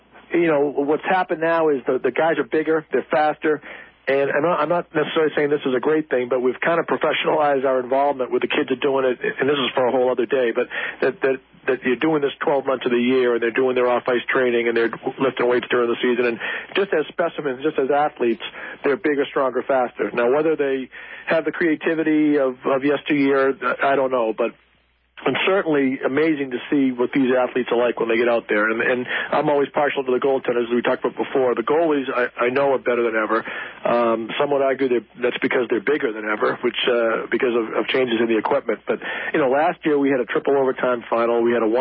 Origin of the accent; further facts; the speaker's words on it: Arlington, United States; Well, the first thing, I grew up in Arlington, you know, and just to be on the high school team was a big deal.